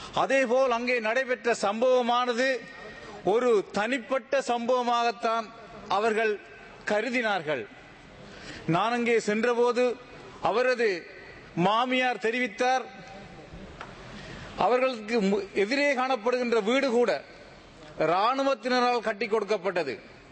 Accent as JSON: {"language": "Tamil", "region": "Northern Province", "country": "Sri Lanka", "said": "உண்மையிலேயே நான் முல்லைத்தீவு மாவட்டத்தை சேர்ந்தவன்."}